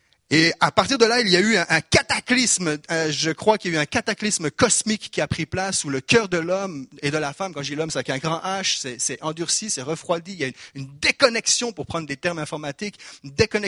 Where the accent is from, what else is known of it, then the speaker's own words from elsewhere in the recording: Quebec, Canada; accent: Québécois; Dites-le-moi, est-ce que j'ai perdu mon accent ou été en voie de perdition mon accent du Québec après 6 mois? Il est encore là? Ok, yes, bon. Je ne vais pas renier non plus mes origines, mais mes origines québécoises.